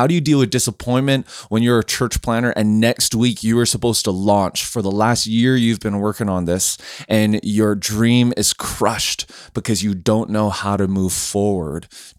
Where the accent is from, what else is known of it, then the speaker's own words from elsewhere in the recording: Canada; because I'm Canadian, I immediately go to the French Canadian pronunciation of any last names like this.